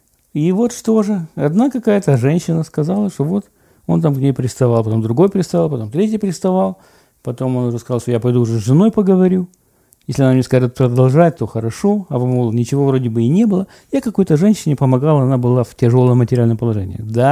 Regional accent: Ukraine; Я говорю, с Украины.

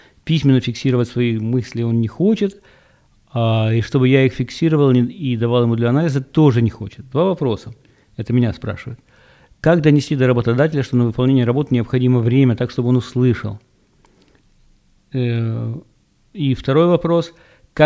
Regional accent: United States; Ну, и я, конечно … из Америки.

